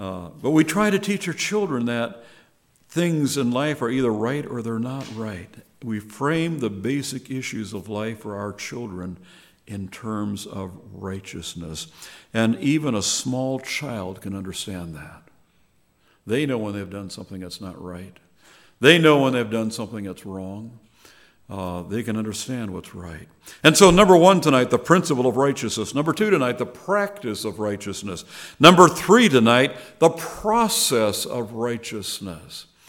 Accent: Wisconsin, United States; I grew up in the Bad River Reservation there in northwestern Wisconsin of the Ojibwe band the Lake Superior band of the Ojibwe Indians.

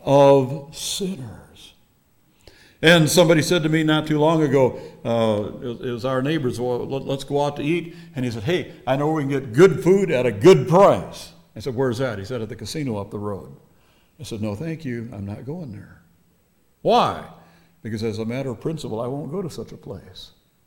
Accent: Minnesota, United States; also born or lived in Wisconsin; we're an Indian country in our area there in northern Minnesota and northwestern Wisconsin

